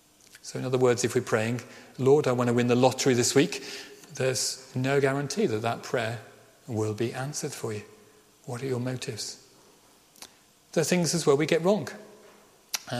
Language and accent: English; Birmingham, West Midlands, United Kingdom; which was lovely for me to hear as a Brummie. So that was fun. We were chatting in Welsh, which is probably why maybe my accent, Ceredigion accent, is stronger in Welsh.